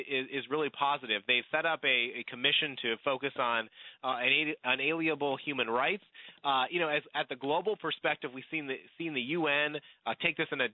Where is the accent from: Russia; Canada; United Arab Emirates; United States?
United States; Utica, New York; I'm going to get to make a trip to my my hometown of upstate New York and Utica, New York in the meantime.